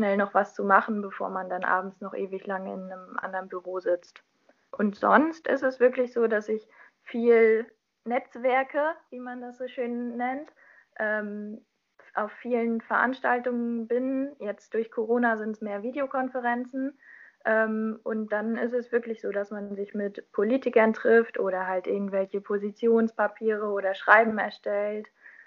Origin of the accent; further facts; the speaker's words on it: Gagern, Mecklenburg-Vorpommern, Germany; mein Heimatdorf liegt dann quasi zwischen meinem jetzigen Wohnort und meinem zukünftigen Wohnort. Genau in der Mitte.